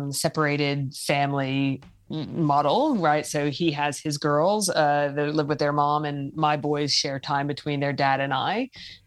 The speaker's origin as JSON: {"language": "English", "country": "United States", "said": "And even though being an American, I don't really go down the track of having my kids in my home for too long"}